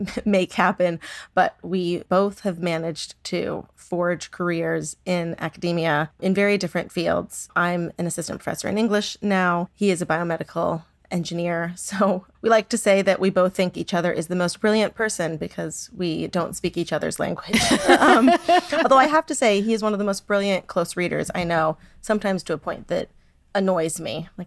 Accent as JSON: {"language": "English", "town": "San Diego", "region": "California", "country": "United States", "tie": "born or raised there", "said": "And I grew up in San Diego. My mother is Cuban American."}